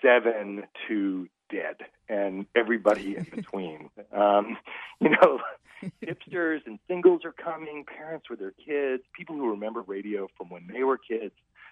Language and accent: English; Austin, Texas, United States; We're from Austin, Texas, and here in Austin, I founded this theater company that was all about producing new plays.